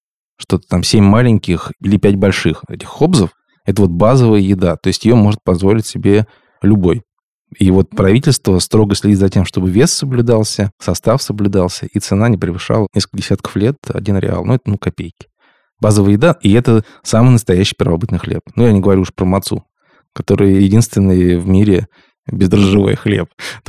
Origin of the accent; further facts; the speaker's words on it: Arzamas, Nizhny Novgorod Oblast, Russia; были у меня в родном городе моем Арзамасе два вида хлеба, украинский и дарницкий